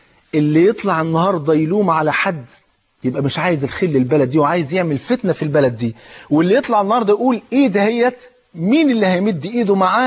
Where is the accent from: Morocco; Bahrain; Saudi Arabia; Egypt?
Egypt; احنا نفسنا كمصريين نفرح بقى